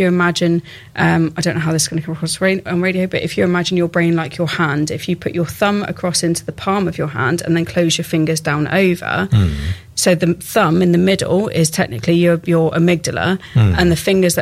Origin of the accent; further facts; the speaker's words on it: South West England, United Kingdom; Now, I'm from Somerset, so the biggest kind of train station that I'd ever seen was Bath, Bristol, right?